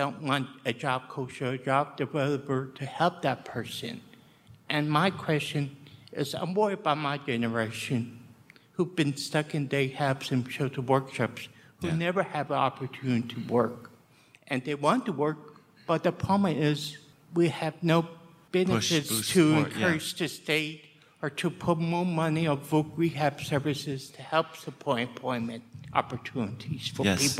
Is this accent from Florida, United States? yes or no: no; San Antonio, Texas, United States; I'm from San Antonio, Texas.